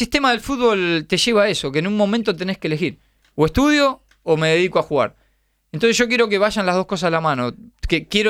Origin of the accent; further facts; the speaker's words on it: Lanús, Buenos Aires Province, Argentina; Yo siempre jugué en el barrio, yo soy de Lanús y jugaba en Avellaneda